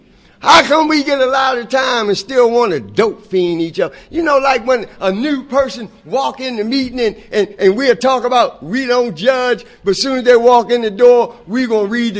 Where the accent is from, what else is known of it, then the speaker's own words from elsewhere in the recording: Baltimore, Maryland, United States; I come from the Baltimore area.